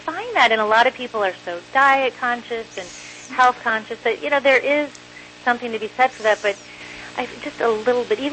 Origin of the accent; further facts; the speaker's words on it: Midwest, United States; I'm from the Midwest, and Frangos were a big part of my childhood.